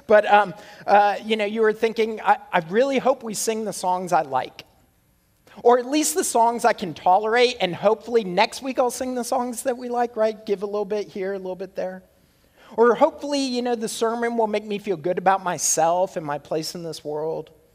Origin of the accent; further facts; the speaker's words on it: Canada; For those of you who don't know me, I'm Canadian.